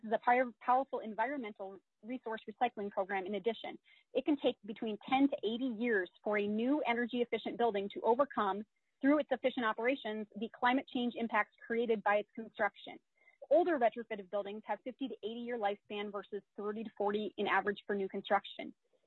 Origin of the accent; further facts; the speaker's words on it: Jasper, Minnesota, United States; I'm grateful to be able to speak to you today. I was born and raised in Southwest Minnesota, a tiny town of 600 people called Jasper, located just 4 minutes from South Dakota.